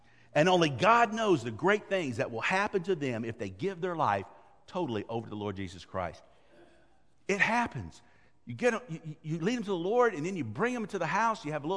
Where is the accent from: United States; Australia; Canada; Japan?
United States; Arkansas; I'm from Arkansas. We like barbecue.